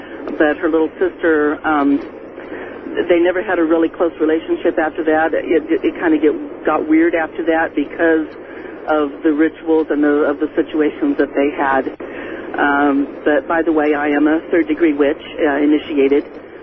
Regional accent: Phoenix, Arizona, United States; I'm from Phoenix, but I drive a cross-country semi.

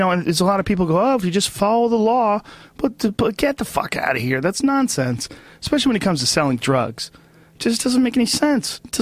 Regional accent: Newton, Massachusetts, United States; It's like pretty easy life growing up in Newton, Massachusetts.

